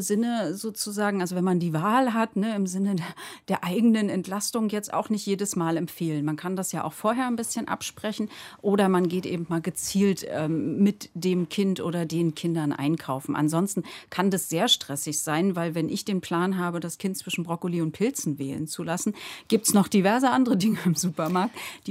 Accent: Berlin, Germany; ich würde mich nicht nur als Ostkind bezeichnen. Also ich bin schon vor der Wende dann praktisch in den Westen gekommen und ich war da so ungefähr 11

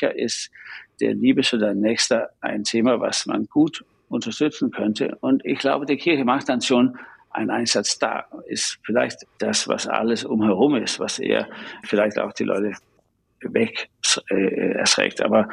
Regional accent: Denmark; ich bin in Dänemark aufgewachsen, bei isländischen Eltern. Meine Familie war zum Teil sehr religiös oder mittelreligiös und einige waren nicht besonders religiös.

